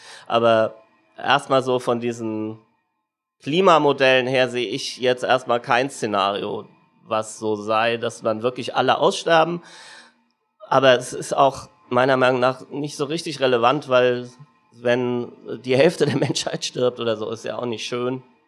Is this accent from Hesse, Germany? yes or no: yes; Frankfurt, Hesse, Germany; also ich komme aus Frankfurt. In Berlin muss man immer noch dazu sagen, am Main